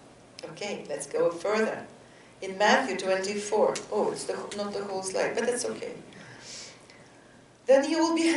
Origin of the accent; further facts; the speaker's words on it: Toronto, Ontario, Canada; You're not offended, yes? Not because I'm from Toronto.